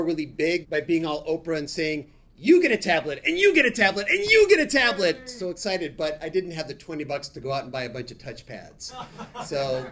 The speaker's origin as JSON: {"language": "English", "town": "Boston", "region": "Massachusetts", "country": "United States", "said": "the bartender found out that I was from Boston. Oh, Boston, big sports town, he says."}